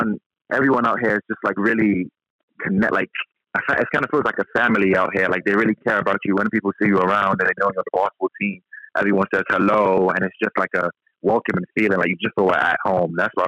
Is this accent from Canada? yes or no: no; London, United Kingdom; It's amazing growing up in London because, like in America, it's like you have different states.